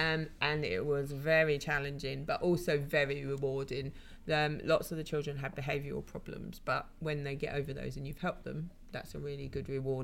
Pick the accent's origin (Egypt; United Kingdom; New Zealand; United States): United Kingdom; Garston, East of England; So I grew up in Garston, which is near Watford, and I lived in a bungalow with my family.